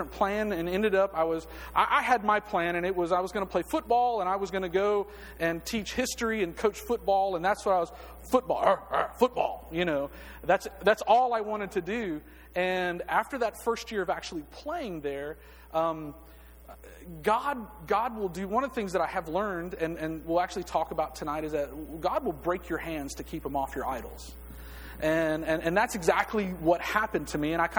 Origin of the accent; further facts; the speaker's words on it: Oahu, Hawaii, United States; also born or lived in Alexander City, Alabama; I was born in Alexander City, Alabama. Nothing. Nothing. But I never lived there. My dad was a military man, and so I've kind of lived in different places. And I spent most of my growing up time on a little bitty island in the middle of the Pacific called Oahu